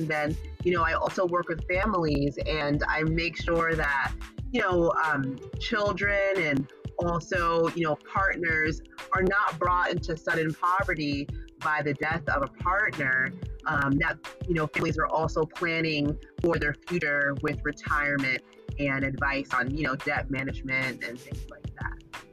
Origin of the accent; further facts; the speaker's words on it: Cheshire, Connecticut, United States; now in Hudson Valley, United States; Well, I am originally from Connecticut. I'm actually a transplant to the Hudson Valley. I was born in Cheshire, Connecticut.